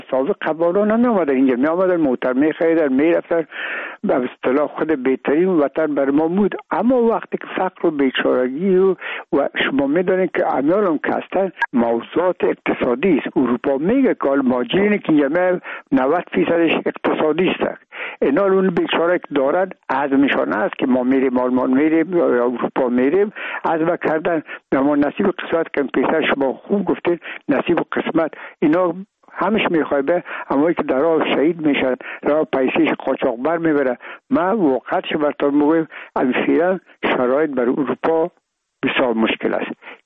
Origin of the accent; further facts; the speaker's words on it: Afghanistan; میگم ما افغان هستیم